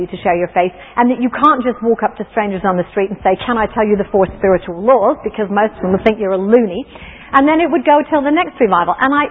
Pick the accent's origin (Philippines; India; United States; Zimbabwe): United States; I grew up in the States, and in a tradition where we used to have what we call revivals.